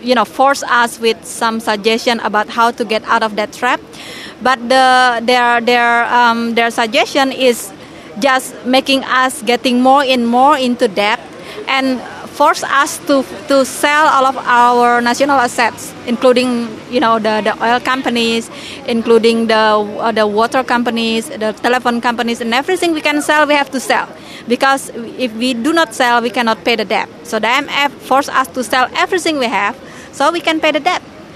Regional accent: Jakarta, Indonesia; English is a second language; I'm from Jakarta, Indonesia.

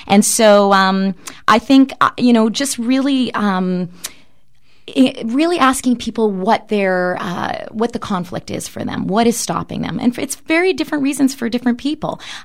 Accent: Manitoba, Canada; I'm from Manitoba. I'm a prairie girl. I grew up eating meat.

